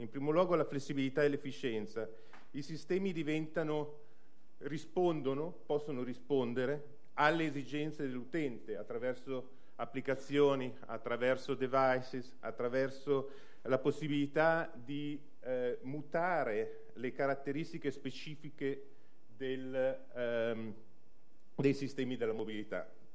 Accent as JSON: {"language": "Italian", "town": "Milan", "region": "Lombardy", "country": "Italy", "said": "Io vengo da Milano, si vede quanto viene utilizzato."}